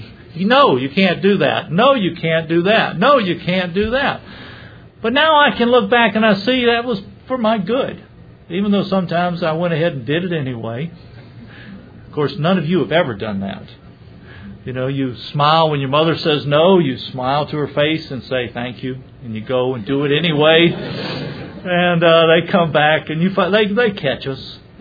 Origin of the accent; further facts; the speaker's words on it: Scotland, United Kingdom; And so I used to think, as a Scotsman, I had a lot of fortitude.